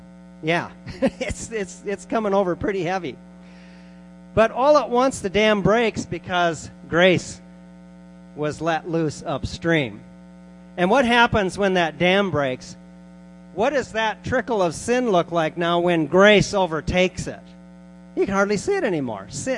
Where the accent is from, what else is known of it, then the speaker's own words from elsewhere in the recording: South Dakota, United States; By the way, I'm from the South too, South Dakota. Never mind that we're north of you. That's where I'm from.